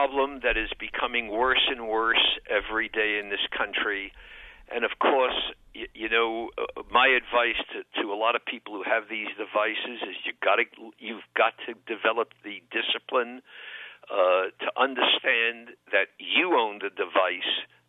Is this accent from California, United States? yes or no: no; New York City, New York, United States; accent: New York City; Or in New York City, we, as you could tell from my accent, and you mentioned I live in New York City